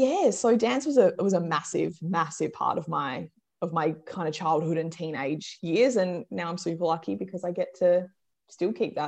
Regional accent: Perth, Western Australia, Australia; I grew up in Perth

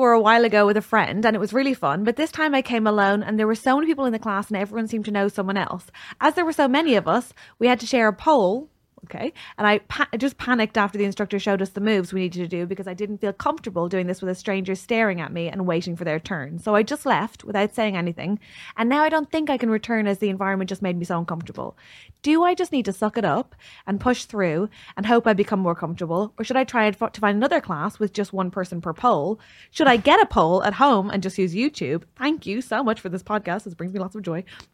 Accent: Ireland; I'm from Ireland.

